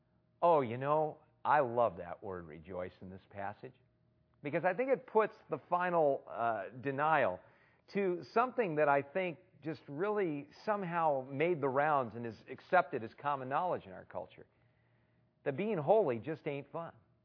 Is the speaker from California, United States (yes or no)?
yes; California, United States; and where I grew up in California, parties basically happened in a dark, dark place